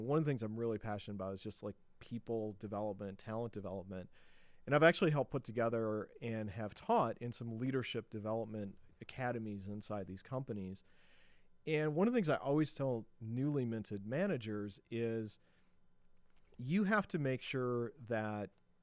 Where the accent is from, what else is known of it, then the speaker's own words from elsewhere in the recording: Chicago, Illinois, United States; Because I grew up on the South Side.